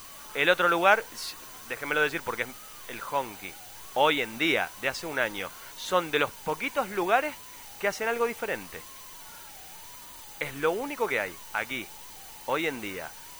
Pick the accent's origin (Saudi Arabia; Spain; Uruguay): Saudi Arabia; Spanish is a second language; Pues soy extranjero, ¿eh? Soy de Arabia Saudita.